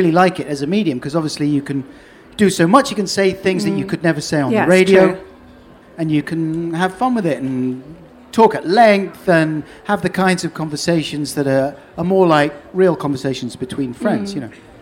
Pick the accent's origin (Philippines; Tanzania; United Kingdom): United Kingdom; London; now in Norwich, United Kingdom; Yeah, off the Earl's Court Road.